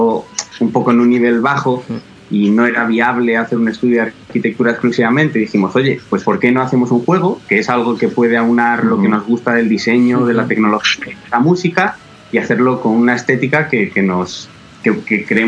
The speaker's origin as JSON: {"language": "Spanish", "town": "Valladolid", "region": "Castile and León", "country": "Spain", "said": "nosotros somos … somos dos hermanos de Valladolid"}